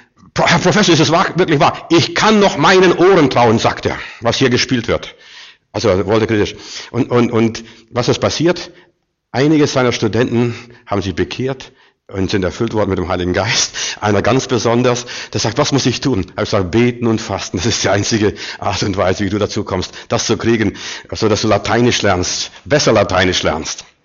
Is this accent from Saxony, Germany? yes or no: no; Baden-Württemberg, Germany; Nein, ich kann nicht Griechisch. Ich bin Schwabe.